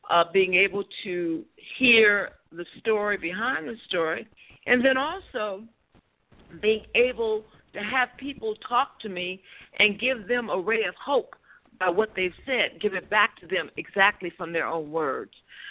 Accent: Chicago, Illinois, United States; I'm from Chicago and have a phenomenal husband and two phenomenal children.

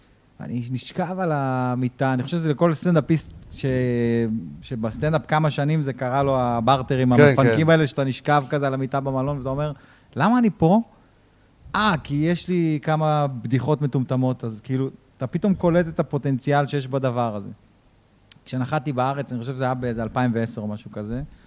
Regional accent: Northern District, Israel; אני גדלתי ברמת הגולן

